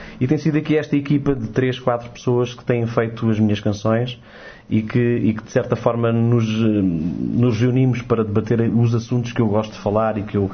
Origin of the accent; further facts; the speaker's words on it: Corroios, Setúbal, Portugal; Onde eu fui criado e onde eu, de certa forma, despontei para as canções